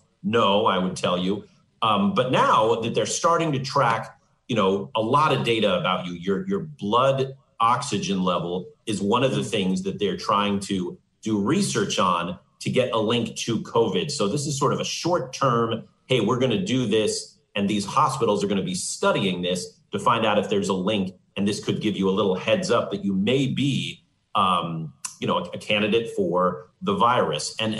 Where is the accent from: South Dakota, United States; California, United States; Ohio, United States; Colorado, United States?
California, United States; Oakland; I am homegrown. I'm from Oakland, California, but no, I didn't start in Fresno.